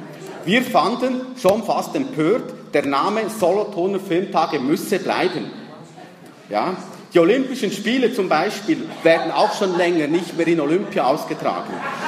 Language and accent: German; Naples, Campania, Italy; accent: Neapolitan; German is a second language; Meine Eltern kommen ja aus Neapel und ich habe zu Hause ja Dialekt gesprochen, neapolitanischen Dialekt.